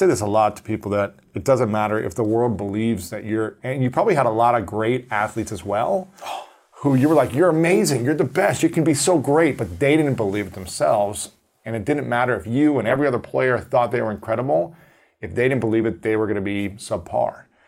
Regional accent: Ohio, United States; I'm from Ohio, and so we're the same age.

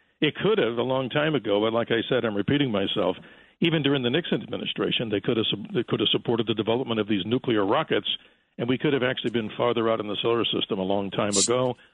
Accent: Jamaica; born there; Hey, I was born in Jamaica.

